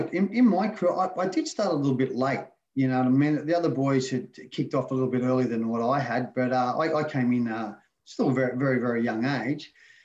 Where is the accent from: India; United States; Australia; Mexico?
Australia; Daceyville, New South Wales; Mate, I grew up in the Housing Commissions of Daceyville.